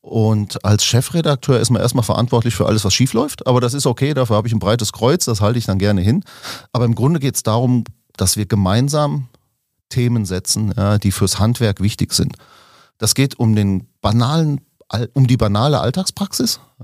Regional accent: Rhineland-Palatinate, Germany; ursprünglich komme ich aus dem Westerwald, bin Jahrgang 77.

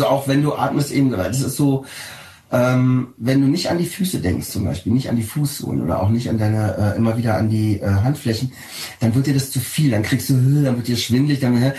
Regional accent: Berlin, Germany; Ich bin hier geboren. Ich bin Berliner.

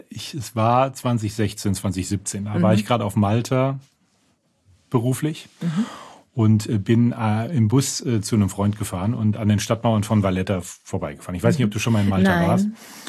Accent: Heidelberg, Baden-Württemberg, Germany; Ich habe gedacht, ich mache ein Rollenspiel, das in meiner Heimat spielt. Aber warum? Das hat einen Grund gehabt. Und zwar, weil Heidelberg aus meiner Sicht Ausgangspunkt oder auch Startpunkt einer ganz wichtigen Epoche der europäischen Geschichte ist.

